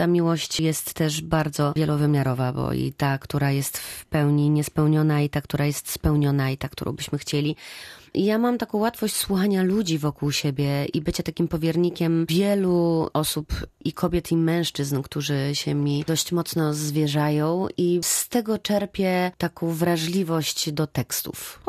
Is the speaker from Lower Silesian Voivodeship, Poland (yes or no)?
yes; Wrocław, Lower Silesian Voivodeship, Poland; Odbyło się to wszystko na stadionie we Wrocławiu, który jest dla mnie bardzo ważny, bo jestem wrocławianką.